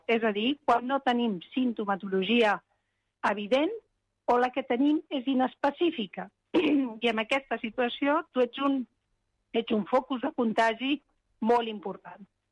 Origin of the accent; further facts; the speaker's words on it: Castile, Spain; Catalan is a second language; ho digui en castellà, perquè jo soc castellana